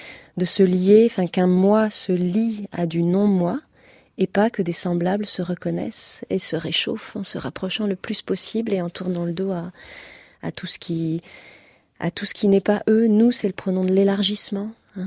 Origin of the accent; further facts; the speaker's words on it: Nantes, Pays de la Loire, France; c'est un toponyme très très fréquent à côté de Nantes, là d'où je viens.